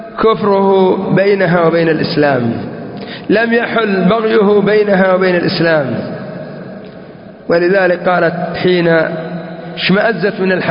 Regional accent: Yemen; كان عندنا في اليمن مركز واحد

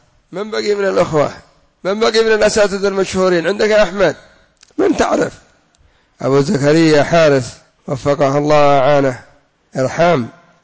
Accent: Yemen; ربما عندنا في اليمن أكثر من 3000 إندونيسي يتعلمون الشرك والسحر والبدع

